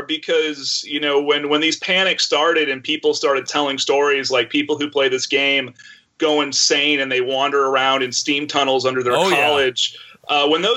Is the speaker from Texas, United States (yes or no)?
yes; Texas, United States; No, I grew up in Texas in the 80s, and you know, people would tell me that I was in a satanic cult because I enjoyed this particular hobby.